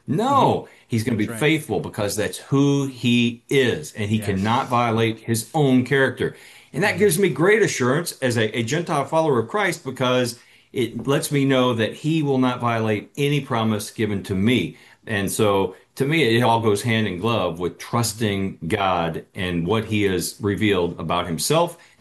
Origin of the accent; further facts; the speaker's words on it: United States; born there; And yet I'm an American and consider myself blessed to have been born in this land.